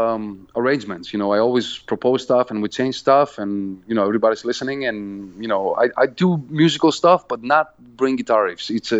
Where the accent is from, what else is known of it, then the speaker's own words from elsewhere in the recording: Greece; English is a second language; that's funny because I'm a Christian Orthodox too. You know, I'm from Greece, so my passport says Christian Orthodox